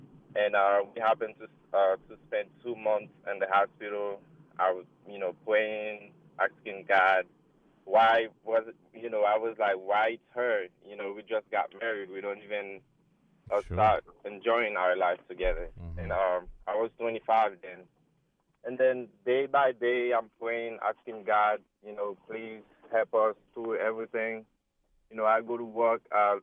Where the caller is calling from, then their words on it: Burlington, New Jersey, United States; I'm calling from Burlington, New Jersey.